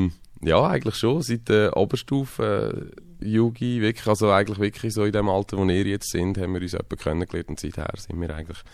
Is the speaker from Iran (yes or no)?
no; Spain; Also ich bin ja Spanier und bei uns daheim ist halt auch viel spanische Musik gelaufen, sei es jetzt Flamenco oder spanischer Pop.